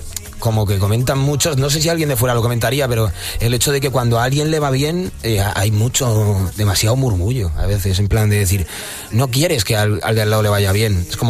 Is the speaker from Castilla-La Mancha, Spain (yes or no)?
yes; Toledo, Castilla-La Mancha, Spain; Somos de, los que somos de Toledo, yo creo que saben por qué lo digo. Es un poco, al final, como en cualquier sitio, pero sí, no es un pueblo, pero no es una ciudad muy grande. Nos conocemos todos.